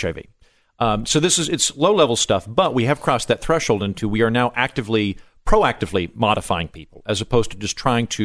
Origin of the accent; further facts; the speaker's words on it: Oklahoma, United States; I'm from Oklahoma. Yeah, okay. The Left Behind series is foreign policy in Oklahoma.